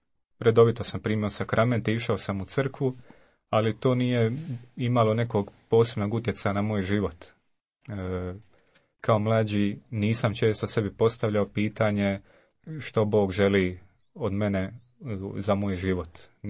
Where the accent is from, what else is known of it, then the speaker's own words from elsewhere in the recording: Kućine, Split-Dalmatia County, Croatia; I rodom sam iz mjesta Kućine, to je jedno manje mjesto pored Splita, oko 1000 stanovnika ima.